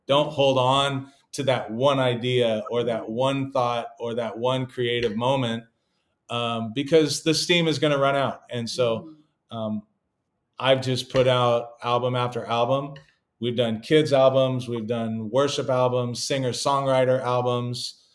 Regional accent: California, United States; And so I come from California. She comes from the Northwest.

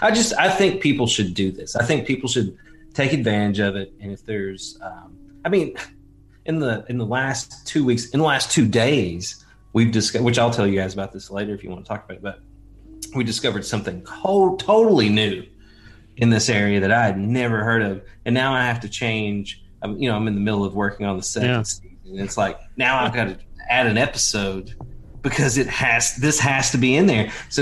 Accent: Kentucky, United States; also born or lived in Lexington, United States; moving down here from Lexington, Kentucky, right? Because I'm from Eastern Kentucky, from Appalachia. I didn't really want to move back to a small town.

